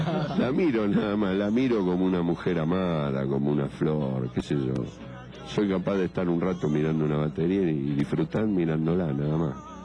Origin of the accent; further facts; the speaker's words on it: Buenos Aires, Argentina; soy muy porteño, muy yeca, muy gotán y todo eso, ¿viste? El lenguaje, mi manera de hablar